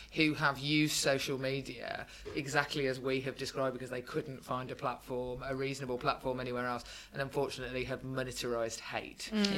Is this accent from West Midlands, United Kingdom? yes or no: yes; Birmingham, West Midlands, United Kingdom; I come from Birmingham where that your only really, really way of knowing that somebody loves you is if they take the piss out of you mercilessly.